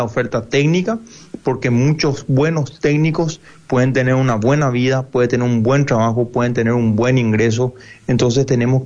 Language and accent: Spanish; Paraguay; Yo sé que acá en Ayola soñamos con poder fortalecer la Universidad Nacional de Misiones, y ahí tenemos que pensar como paraguayos